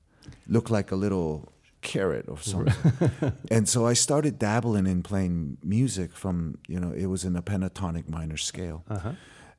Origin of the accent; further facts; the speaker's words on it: Taos Pueblo, New Mexico, United States; I was born and raised on Taos Pueblo, mm-hmm. in the small little village of 2,000 people. And I grew up a farmer. I was born and raised to be a farmer.